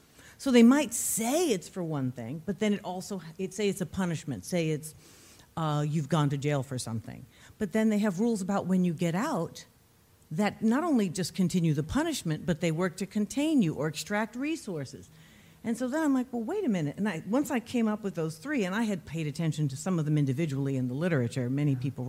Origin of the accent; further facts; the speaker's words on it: New York City, New York, United States; So I'm from New York City, and I grew up first in Harlem in the 1960s, and then we moved out to Co-op City in the Bronx